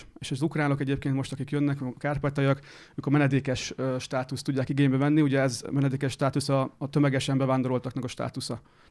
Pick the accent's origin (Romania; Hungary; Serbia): Hungary; Győr, Győr-Moson-Sopron; also born or lived in Budapest; Így van, és Győrben nőttem fel.